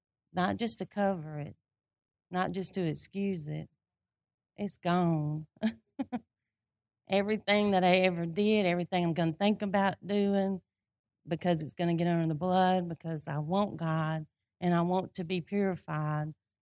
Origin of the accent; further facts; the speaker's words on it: Louisiana, United States; This is not where we're from. We're from Louisiana.